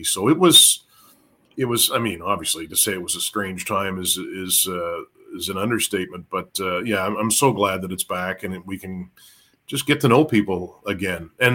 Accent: Nova Scotia, Canada; and I'm from Nova Scotia.

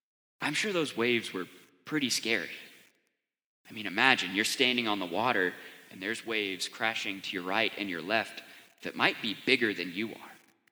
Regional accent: Texas, United States; I grew up in West Texas. We have, people say like a 60 mile per hour wind is a gust.

